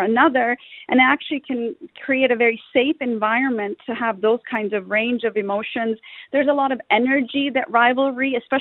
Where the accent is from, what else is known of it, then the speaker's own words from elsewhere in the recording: Pakistan; I have to say Pakistan because I am from Pakistan.